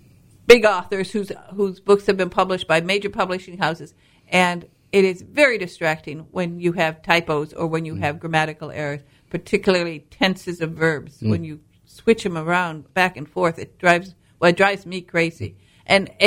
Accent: Michigan, United States; I'm a Youper from Upper Peninsula, Michigan.

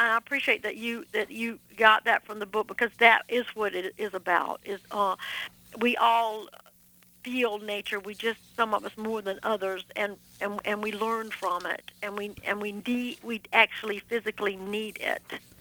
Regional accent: Georgia, United States; When I was growing up in South Georgia, my mother would encourage me and my friends to go as far out into the woods as we could go.

